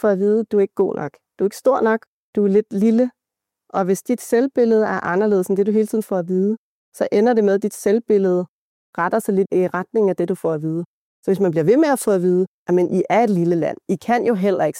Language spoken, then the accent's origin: Danish; East Greenland, Greenland; Jeg er blandet grønlandsk-dansk. Jeg er vokset op i Østgrønland i en lille by.